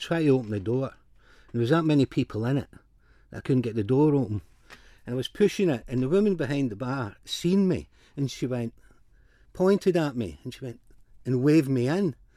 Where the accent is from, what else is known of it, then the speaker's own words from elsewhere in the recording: Scotland, United Kingdom; Well, it was always live music in Scotland, you know what I mean?